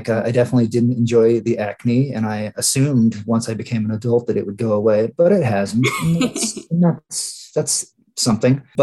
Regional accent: Escondido, California, United States; moved away as an adult; I went to Escondido High School. Nice. I've lived in Escondido basically till my late 20s.

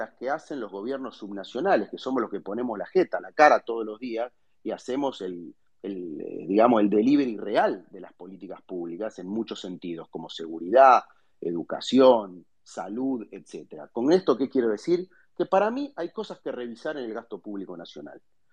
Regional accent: Buenos Aires Province, Argentina; Pero como bonaerense digo, este sistema es una trampa y es un bloqueo para el futuro de los habitantes de la provincia

